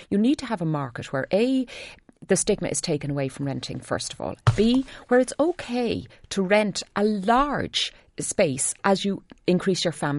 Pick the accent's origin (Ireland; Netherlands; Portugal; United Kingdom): Ireland; Dublin, Leinster; now in Meath, Ireland; I live in Meath. I grew up in Dundrum in County Dublin.